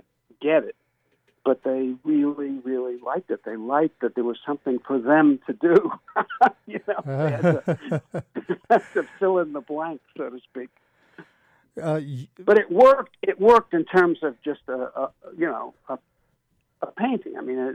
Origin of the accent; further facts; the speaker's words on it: Brooklyn, New York, United States; When I was in nursery school, going back a few years, in Brooklyn, I was born in Brooklyn. I spent the first 5 years of my life in Brooklyn.